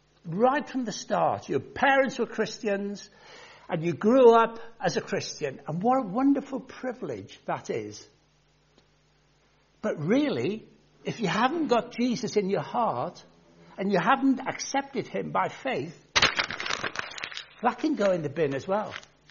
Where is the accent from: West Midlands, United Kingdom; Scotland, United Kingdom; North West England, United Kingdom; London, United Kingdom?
North West England, United Kingdom; Birkenhead; born there; I was born in Birkenhead. Great place.